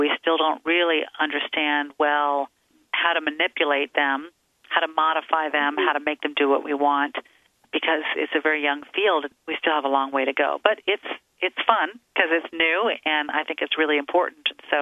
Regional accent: Ohio, United States; also born or lived in Connecticut; I grew up in a small town in Ohio, in the northwest corner, but I moved around quite a lot.

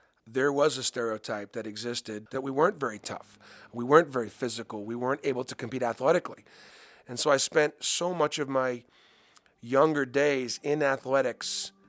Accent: Boston, Massachusetts, United States; Growing up in Boston, there was tremendous racial tension.

